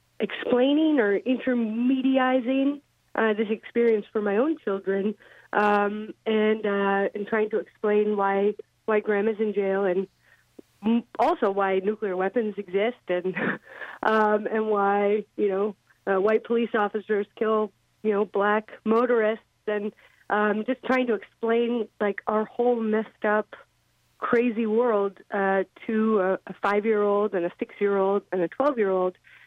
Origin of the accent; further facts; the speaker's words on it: Baltimore, Maryland, United States; 90 miles from where we were growing up in Baltimore, Maryland